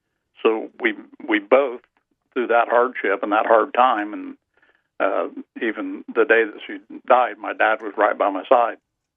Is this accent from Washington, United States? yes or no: no; Pendleton, Indiana, United States; I grew up in a small town called Pendleton, Indiana. It's about 30 miles northeast of Indianapolis.